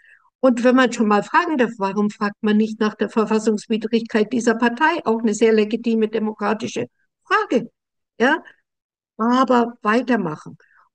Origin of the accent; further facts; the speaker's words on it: Frankfurt, Hesse, Germany; ich komme ja aus Frankfurt, das ist ein glücklicher Heaven, ja. Also ich liebe Frankfurt